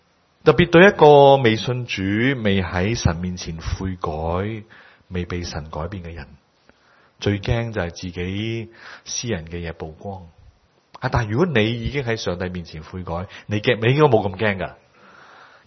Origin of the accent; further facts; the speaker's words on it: China; now in New Zealand; 好像我們中國人在紐西蘭的地方，那個時候有些不同的羅馬人比較的管治和我們這裡有些不同。